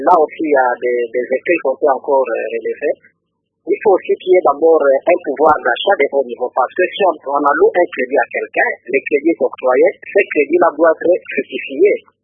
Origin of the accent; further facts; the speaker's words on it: DR Congo; chez nous, en République démocratique du Congo, les systèmes bancaires ou les quelques banques que nous avons se trouvent seulement dans des grands centres